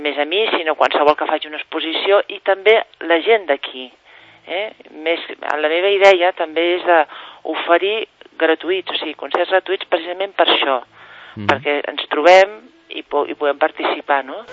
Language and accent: Catalan; Sant Cugat del Vallès, Catalonia, Spain; Jo sóc de Sant Cugat, sí, jo visc a Mirassol, Des de fa més de 15 anys.